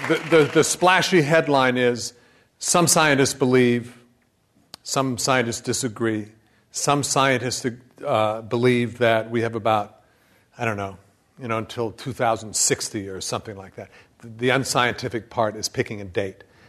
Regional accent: Flagstaff, Arizona, United States; I grew up in Flagstaff, Arizona.

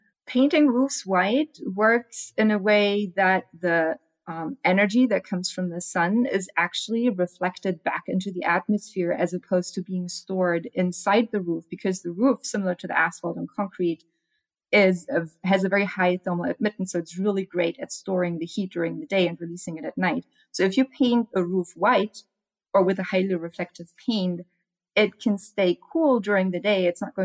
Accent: Germany; English is a second language; now in United States; I'm actually tired of rain. I'm from Germany, so I'm actually perfectly desert adapted and perfectly happy in the heat.

